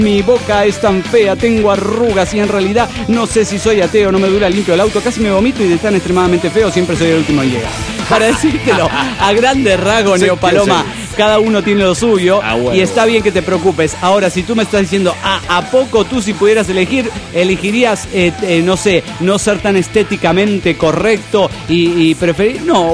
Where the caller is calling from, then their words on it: Trelew, Chubut, Argentina; desde Trelew, Chubut.